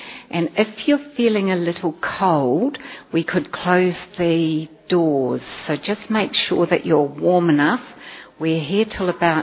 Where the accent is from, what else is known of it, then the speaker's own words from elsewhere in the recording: New Zealand; So, I come from New Zealand, and locally I am a teacher, secondary teacher